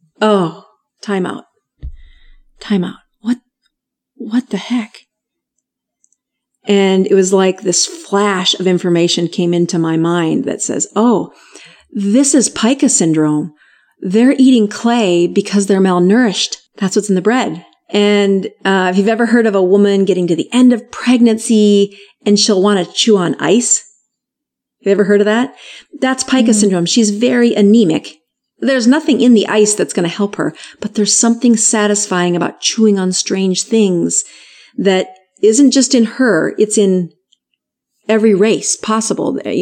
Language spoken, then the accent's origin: English; South Dakota, United States; So I had gotten back to my home state, and in South Dakota, we have four of the poorest counties in America in my state.